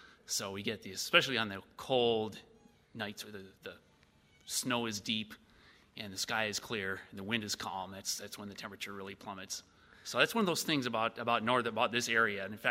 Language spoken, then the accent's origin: English; Minnesota, United States; And it's something I knew because I grew up in Minnesota, and it's the cold weather in the wintertime.